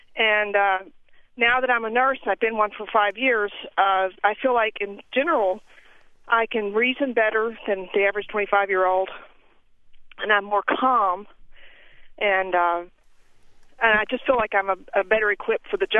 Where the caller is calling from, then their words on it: Nashville, Tennessee, United States; I'm calling from Nashville, Tennessee, and I'm a registered nurse